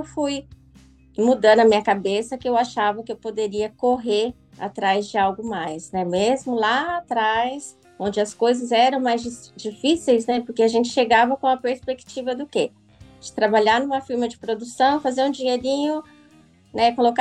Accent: Catanduva, São Paulo, Brazil; now in Japan; Eu vim em 1990. Eu cheguei aqui acho que em 1994.

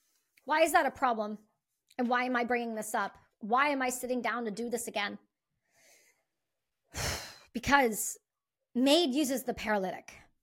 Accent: Canada; Because our Canadian government has now deemed us as Canadian citizens nothing but a nuisance, a burden, a problem, a thing in the way.

